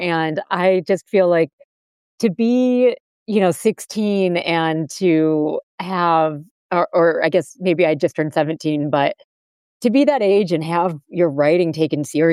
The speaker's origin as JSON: {"language": "English", "town": "Northville", "region": "Michigan", "country": "United States", "tie": "born or raised there", "said": "I grew up in suburban Detroit. So in a town called Northville, which is about 30 minutes outside of Detroit."}